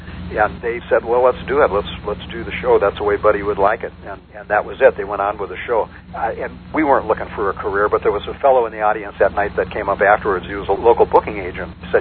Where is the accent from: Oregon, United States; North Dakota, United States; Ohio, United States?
North Dakota, United States; I actually was born and raised in North Dakota, but right across the river from Minnesota.